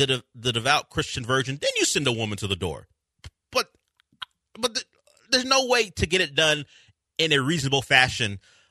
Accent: California, United States; I was having a discussion with someone about it because I am from Southern California, and earthquakes are always what we are worried about.

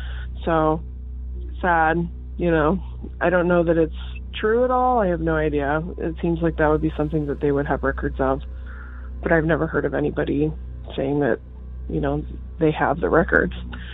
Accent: Alabama, United States; I grew up in Alabama, and I went to college in Montevallo, Alabama.

